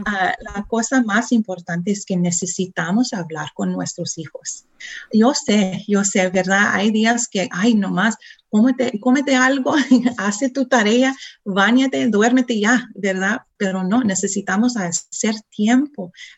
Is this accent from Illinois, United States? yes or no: no; Texas, United States; Spanish is a second language; now in Austin, United States; soy de Texas. Estoy hablando con ustedes desde Austin. Quiero decir perdón, lo entiendo mejor que lo puedo hablar. Soy de Texas y hay veces que hablo en Tex-Mex.